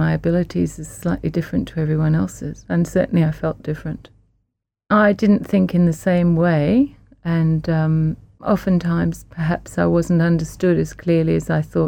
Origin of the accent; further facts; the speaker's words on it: England, United Kingdom; I was born in England and I went to primary school in England.